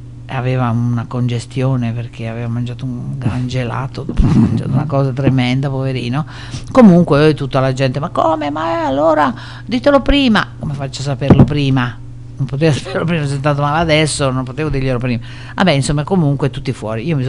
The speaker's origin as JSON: {"language": "Italian", "town": "Milan", "region": "Lombardy", "country": "Italy", "said": "io abitavo a Milano, sono milanese"}